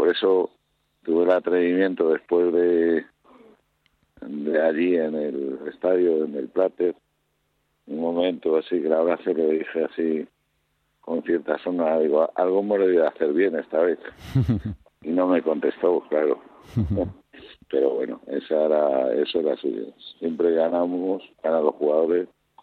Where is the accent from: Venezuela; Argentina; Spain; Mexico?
Spain; Madrid, Community of Madrid; nací en Vallecas, en un hospital.